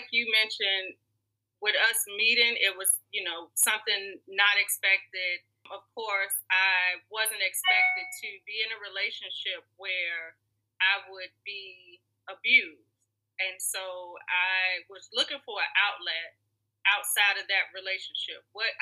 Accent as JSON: {"language": "English", "town": "Chicago", "region": "Illinois", "country": "United States", "lives_now": "New Orleans, United States", "said": "Chicago, the illustrious Chicago, Illinois."}